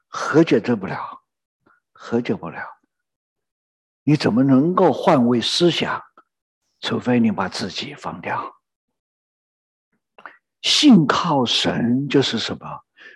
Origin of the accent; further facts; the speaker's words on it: China; 尤其我们中国人，我们中国人的话呢都有一个大的标准呢要我们去，我们从小长大